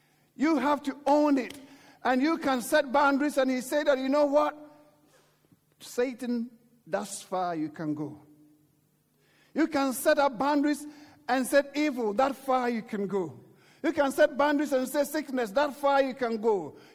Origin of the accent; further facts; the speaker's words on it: United Kingdom; I'm British, right? So I love Britain.